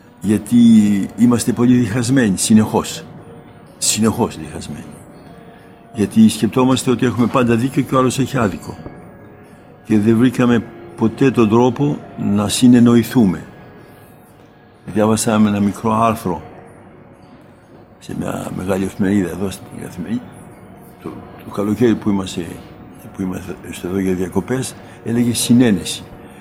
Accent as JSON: {"language": "Greek", "country": "Greece", "said": "Γιατί εμείς οι Έλληνες"}